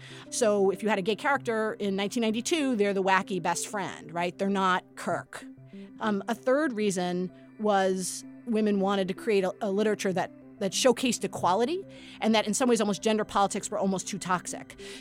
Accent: Brooklyn, New York, United States; I grew up in Brooklyn.

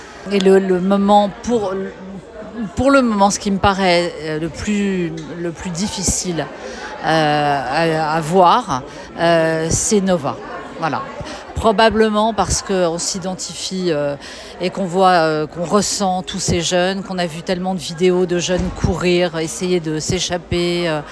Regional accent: France; moved away as an adult; now in Brussels, Belgium; Nous sommes français, je suis française et belge maintenant, mais ça fait 10 ans que nous vivons à Bruxelles.

